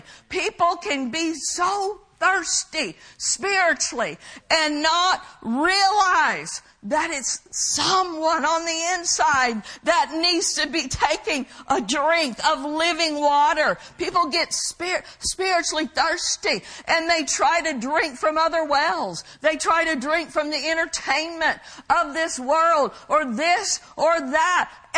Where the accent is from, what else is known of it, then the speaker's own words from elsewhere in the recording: Oklahoma, United States; I mean, you know, growing up in Oklahoma, I told someone the other day